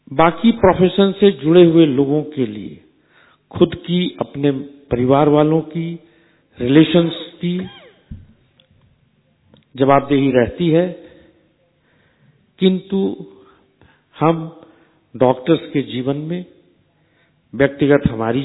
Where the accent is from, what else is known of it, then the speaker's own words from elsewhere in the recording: Sahibganj, Jharkhand, India; साहिबगंज झारखंड का रहने वाला हूं